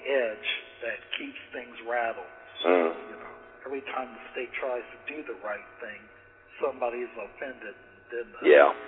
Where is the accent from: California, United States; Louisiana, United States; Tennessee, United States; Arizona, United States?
Tennessee, United States; We've kept our pedigree, and, you know, I'm legally Indian, and all that stuff.